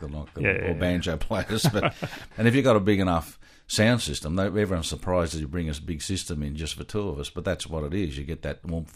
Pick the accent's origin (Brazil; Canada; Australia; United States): Australia; accent: Australian; I think they actually still probably find my Aussie accent a bit funny to handle too.